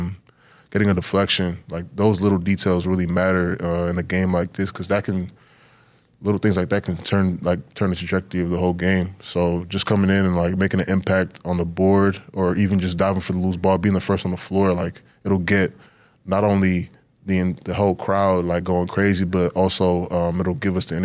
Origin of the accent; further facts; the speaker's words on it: New York, United States; born there; Then he came back to the States, met my mother, and I was born in New York.